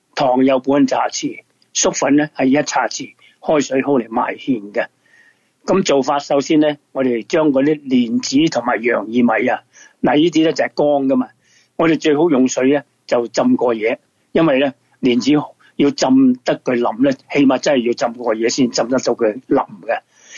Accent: China; 因为我哋中国人有一句叫做啊，食饭嘅时间

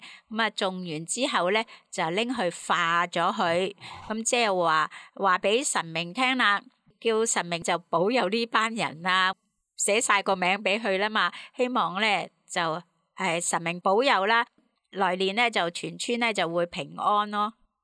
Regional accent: Guangdong, China; 咁我哋广东人叫做猪小肚。

